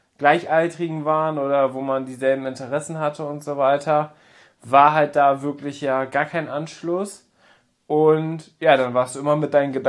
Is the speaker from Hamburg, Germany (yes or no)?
no; Papenburg, Lower Saxony, Germany; born or raised there